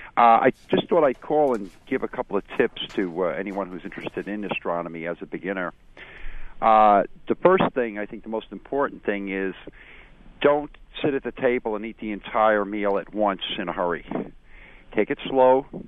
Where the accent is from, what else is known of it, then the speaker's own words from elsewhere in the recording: New York City, New York, United States; I've been in amateur astronomy about 32 years, and as a New Yorker.